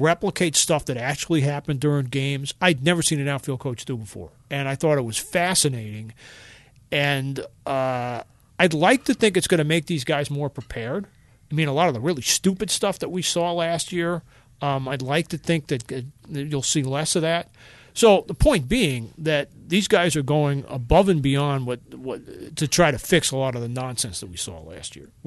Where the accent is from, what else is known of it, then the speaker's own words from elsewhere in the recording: New York, United States; I grew up on Long Island, as if the accent wasn't a dead giveaway.